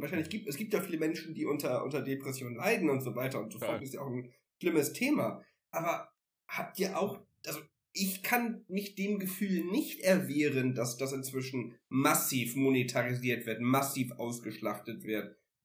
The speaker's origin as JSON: {"language": "German", "region": "Northern Germany", "country": "Germany", "tie": "born or raised there", "said": "Das war ja bei uns im Norden in meiner Jugendzeit und so eigentlich eine zur Stelle getrunken, dass man Wodka-Brause getrunken hat"}